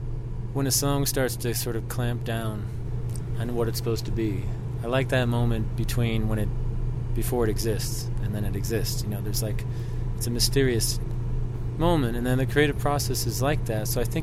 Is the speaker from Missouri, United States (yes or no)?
no; Illinois, United States; Well, my family comes from farm country, Western Illinois, Iowa. My dad's from Iowa, and my mom's family's from Western Illinois, and my folks have had a farm for most of my life in Western